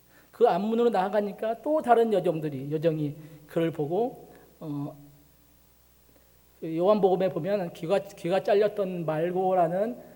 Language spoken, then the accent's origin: Korean; Gochang, North Jeolla, South Korea; 제가 그 전라북도 고창이라는 곳에서 할머니 할아버지에게서 어릴 적 자랐어요. 언제부터 냐고 엄마한테 여쭤봤더니 그 두 살 반부터 여덟 살까지 자랐다고 그러시더라고요.